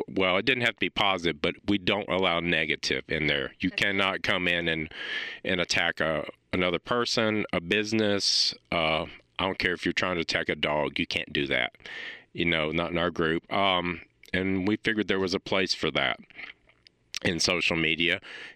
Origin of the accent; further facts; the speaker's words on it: Nashville, Tennessee, United States; now in Cookeville, United States; So I moved to Cookville, Tennessee from Nashville, which is my hometown, 10 years ago this year, actually.